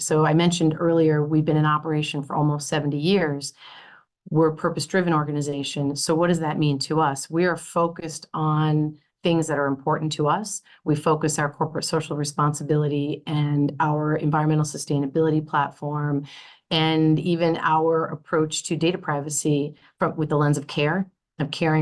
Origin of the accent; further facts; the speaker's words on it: United States; as I might say, as an American